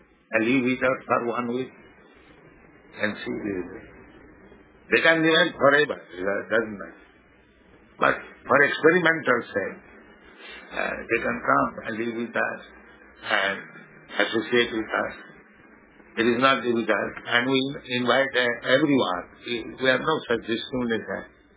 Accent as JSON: {"language": "English", "country": "India", "second_language": "English", "said": "I am poor Indian"}